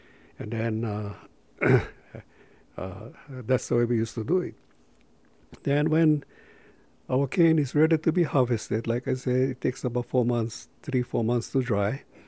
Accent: Olinda, Hawaii, United States; I was born and raised in Olinda, you know, up here, okay? And then from Olinda, my parents moved to the plantation area.

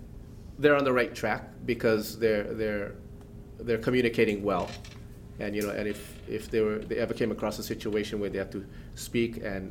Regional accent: Palolo, Hawaii, United States; Because I grew up in Palolo, went to Palolo Elementary School, and majority of the kids there, I'd say 98%, is heavy pidgin.

